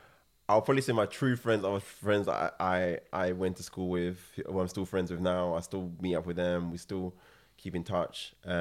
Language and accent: English; Ghana; I grew up in Africa, in Ghana, and I've seen like true poverty